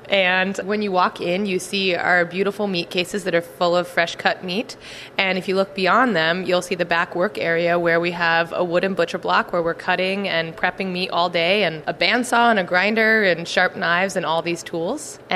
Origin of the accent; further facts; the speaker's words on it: New Jersey, United States; also born or lived in New York; Originally, I'm from New Jersey.